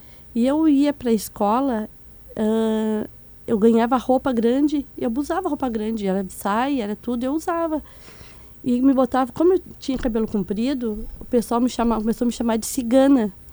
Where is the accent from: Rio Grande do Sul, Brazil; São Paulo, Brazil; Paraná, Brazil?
Rio Grande do Sul, Brazil; Porto Alegre; born there; also born or lived in Caçapava do Sul; Nasci no Partenon.